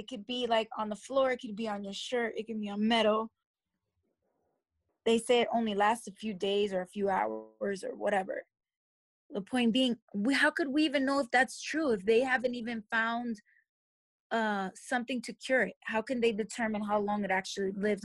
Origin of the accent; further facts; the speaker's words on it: Brooklyn, New York, United States; Brooklyn, New York.